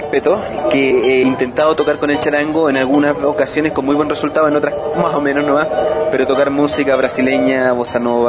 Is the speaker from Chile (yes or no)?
yes; Santiago, Santiago Metropolitan, Chile; Yo soy de Santiago, a pesar de que siempre me inclino por decir que soy del planeta Tierra, pues somos humanos de este planeta. Nací en el año 66